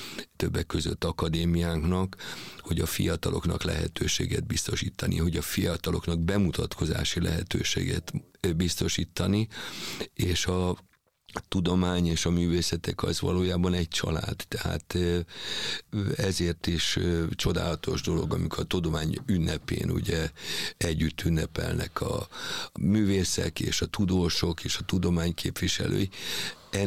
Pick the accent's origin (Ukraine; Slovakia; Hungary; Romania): Hungary; Budapest; Én pesti srác vagyok, vagyis hát én itt nőttem fel Budapesten, de 45 évig ugye a Győri Balettnek voltam a tagja, én már vidéki vagyok, én egy vidéki ember vagyok.